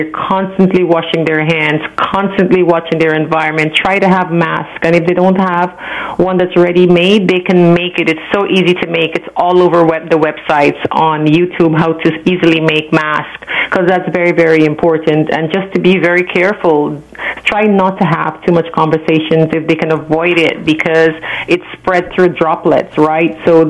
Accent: Herstelling, Demerara-Mahaica, Guyana; I'm from Herstelling originally, right before Providence.

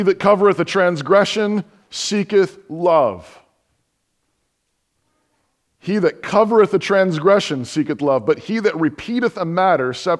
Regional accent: Baltimore, Maryland, United States; I grew up near Baltimore.

